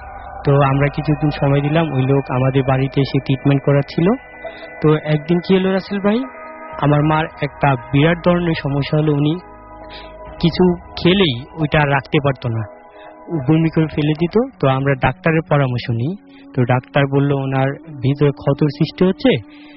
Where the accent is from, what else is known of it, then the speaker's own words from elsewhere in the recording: Comilla, Chittagong Division, Bangladesh; আমার দেশের বাড়ি কুমিল্লা, ওইখানে আমার গ্রাম হলো কুটুম্বপুর